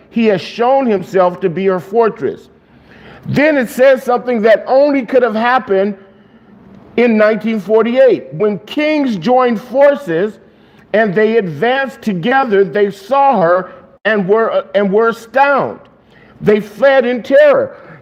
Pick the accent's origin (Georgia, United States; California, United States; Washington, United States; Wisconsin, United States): California, United States; Los Angeles; I mean, I grew up in South Central